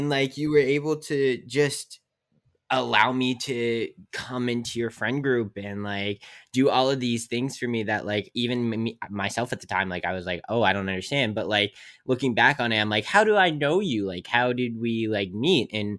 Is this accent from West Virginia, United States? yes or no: yes; West Virginia, United States; Like, I know no one, coming to a new state. I'm from West Virginia, where it's like a small town, and then coming to like this, and there's lights everywhere and people walking on the street.